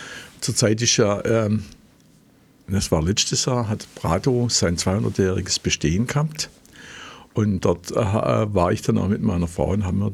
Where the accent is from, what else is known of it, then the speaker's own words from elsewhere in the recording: Schwäbisch Hall, Baden-Württemberg, Germany; now in Gaildorf, Germany; Ich komme eigentlich aus Schwäbisch Hall und bin nach Geildorf gezogen, aus beruflichen Gründen, weil ich da schneller in Stuttgart bin. Ich habe lange in Stuttgart gearbeitet.